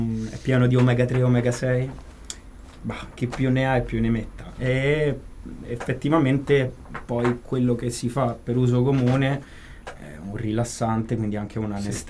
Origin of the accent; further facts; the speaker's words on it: Rome, Lazio, Italy; born there; No, comunque sia, sono nato a Roma.